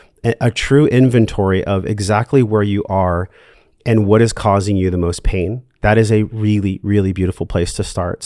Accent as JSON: {"language": "English", "region": "California", "country": "United States", "tie": "born or raised there", "lives_now": "Austin, United States", "said": "I grew up in California for 40 years and I just miss the ocean so much. We do have the lake out here in Austin"}